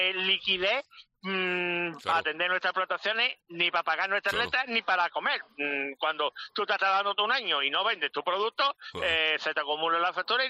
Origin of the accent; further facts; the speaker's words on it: Málaga, Andalusia, Spain; No, soy de Málaga.